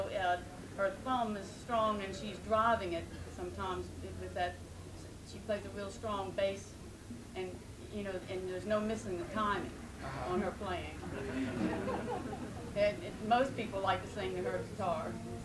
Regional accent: Georgia, United States; I'm from Gilmer County too, but we're hesitant to sing

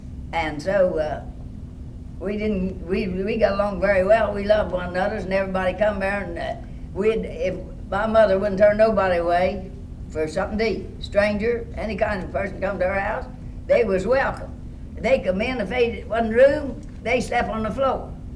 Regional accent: Calhoun County, United States; I was born in Calhoun County. I was born in 1908. And I've practically been there all my life.

